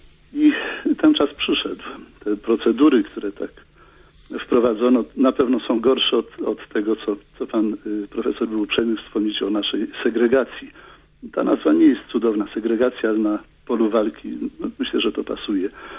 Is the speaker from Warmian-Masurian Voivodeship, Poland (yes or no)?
no; Warsaw, Masovian Voivodeship, Poland; jestem z Warszawy, jestem lekarzem wojskowym, absolwentem promocja 1976 rok.